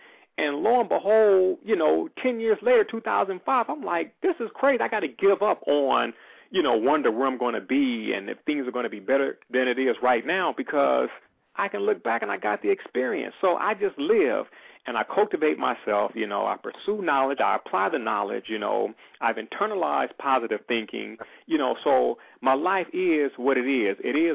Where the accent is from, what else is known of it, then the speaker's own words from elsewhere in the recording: Los Angeles, California, United States; Yes, I grew up in South Central Los Angeles, spent a lot of time in Compton and Watts because of relatives.